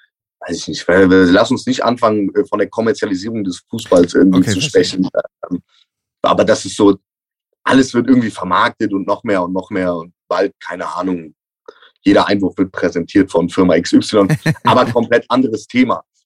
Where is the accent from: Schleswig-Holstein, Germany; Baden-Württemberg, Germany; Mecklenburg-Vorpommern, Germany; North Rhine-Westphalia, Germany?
North Rhine-Westphalia, Germany; Cologne; Und darüber wären wir Kölner, glaube ich, sehr, sehr dankbar. Klar, als Kölner bist du dann auch direkt so 3-4 Spieltage vor Ende